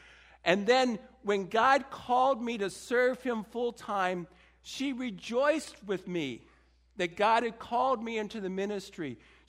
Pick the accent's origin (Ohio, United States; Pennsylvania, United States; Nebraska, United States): Pennsylvania, United States; Williamsport; I grew up in Williamsport, and in ninth grade, a good friend of my dad's became a Christian.